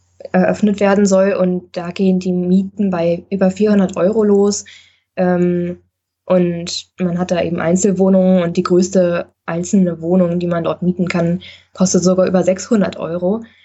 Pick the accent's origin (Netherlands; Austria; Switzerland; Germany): Germany; Bonn, North Rhine-Westphalia; now in Potsdam, Germany; ich komme aus Bonn, da ist die Wohnsituation noch viel prekärer